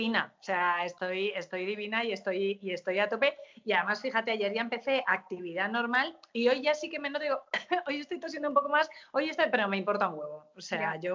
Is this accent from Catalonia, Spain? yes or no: yes; Lloret de Mar, Catalonia, Spain; now in Madrid, Spain; Radio Marina era la radio que yo escuchaba en mi pueblo, en Lloret de Mar, sí. De pequeña.